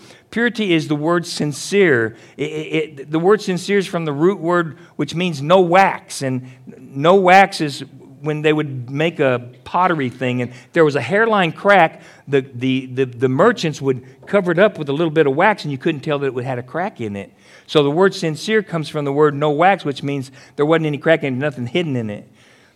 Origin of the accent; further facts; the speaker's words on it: El Paso, Texas, United States; born there; also born or lived in New Mexico; and I was born in El Paso. And I actually graduated high school in El Paso.